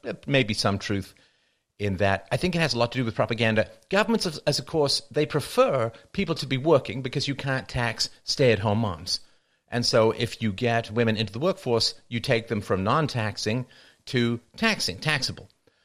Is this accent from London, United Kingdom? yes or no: yes; London, United Kingdom; I grew up in London